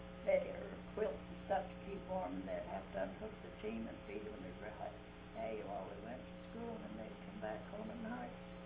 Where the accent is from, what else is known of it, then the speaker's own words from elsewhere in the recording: Grover, Wyoming, United States; born there; I was born in Grover, Wyoming, and it was a cold wintry night